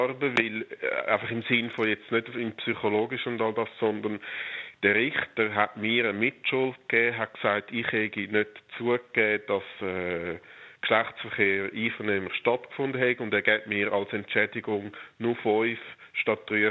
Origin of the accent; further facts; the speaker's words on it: Zurich, Switzerland; ursprünglich Zürcher. Und ich lebe jetzt zwar seit über 20 Jahren